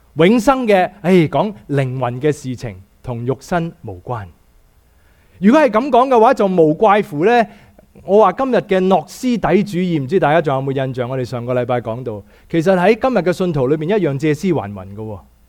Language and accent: Cantonese; Hong Kong; 我细个经过搭11号巴士，香港一定经过大坑道有个虎豹别墅